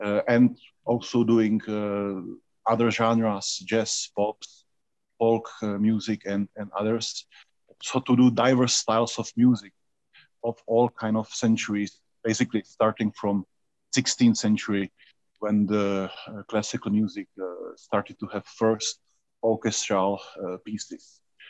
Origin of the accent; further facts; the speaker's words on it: Prague, Czechia; also born or lived in Brussels; now in United States; So I'm originally from Prague, Czech Republic. That was first destination where I started my music training, first in viola, piano, and later in conducting.